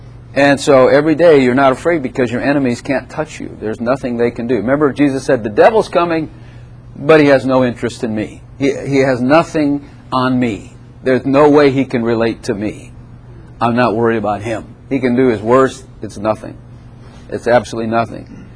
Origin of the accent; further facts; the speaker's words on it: Chicago, Illinois, United States; And I grew up in the Chicago area, a rough mafia city.